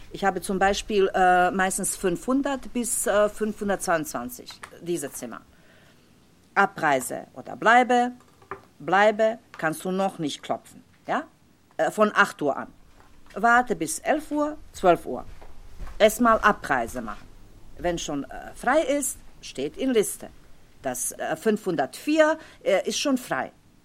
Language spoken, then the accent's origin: German; Bosnia & Herzegovina; German is a second language; moved away as an adult; now in Frankfurt, Germany; Ich komme aus Jugoslawien, genau gesagt aus Bosnien. Ja. Seit 10 Jahren bin ich in Frankfurt. Mein Anfang hier ohne deutsche Sprache.